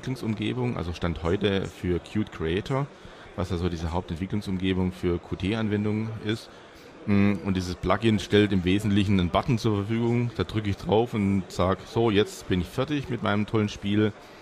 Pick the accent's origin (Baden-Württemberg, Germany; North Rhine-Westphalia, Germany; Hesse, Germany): Baden-Württemberg, Germany; Stuttgart; Also ich komme ja selber aus Stuttgart, was ja Schwaben ist und nicht Bayern.